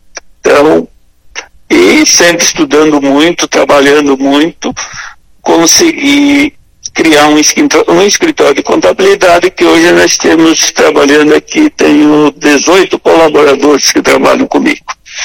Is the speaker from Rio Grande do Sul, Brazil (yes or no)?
yes; Nova Prata, Rio Grande do Sul, Brazil; eu sou natural de Nova Prata, 100 quilômetros de Caxias do Sul. Né? Eu sou de uma família humilde, digamos assim, mas bem numerosas. E eu estudei o primeiro e segundo grau lá em Nova Prata.